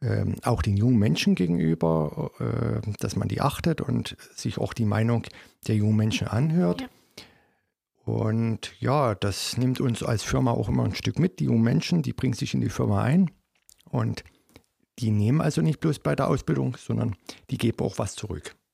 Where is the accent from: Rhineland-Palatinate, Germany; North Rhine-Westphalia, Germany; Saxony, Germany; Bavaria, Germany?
Saxony, Germany; Dresden; born there; now in Görlitz, Germany; Ich bin gebürtiger Dresdner und wohne und lebe seit 1993 in Görlitz bzw. Umgebung.